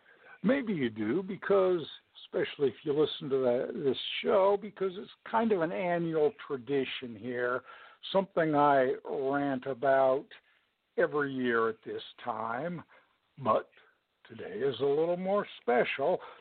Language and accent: English; Los Angeles, California, United States; I grew up in Los Angeles. And back in Los Angeles, back in the 1960s, things were, the air was pretty lousy.